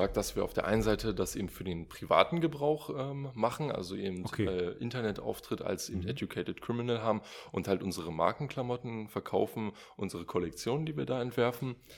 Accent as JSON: {"language": "German", "town": "Helmstedt", "region": "Lower Saxony", "country": "Germany", "said": "Und zwar erstmal komme ich aus Helmstedt."}